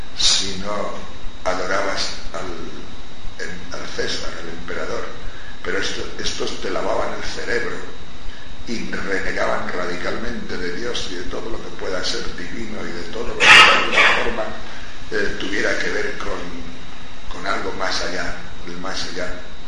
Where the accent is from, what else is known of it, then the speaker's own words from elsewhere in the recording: Madrid, Community of Madrid, Spain; Digo, de Madrid, vengo de Madrid.